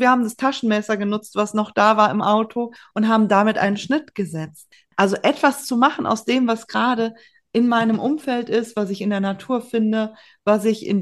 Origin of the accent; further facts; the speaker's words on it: North Rhine-Westphalia, Germany; born there; Ich bin ja gebürtige Rheinländerin aus der Kölner Region.